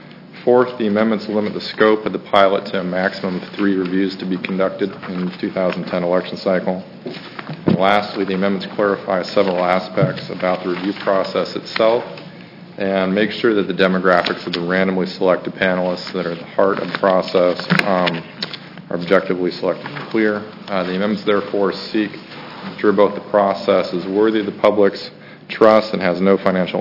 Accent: Eugene, Oregon, United States; I'm from Eugene, Oregon.

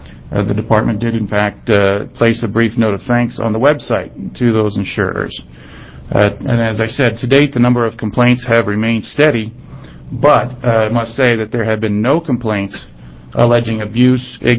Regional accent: Wyoming, United States; But being a native Westerner, growing up in Wyoming

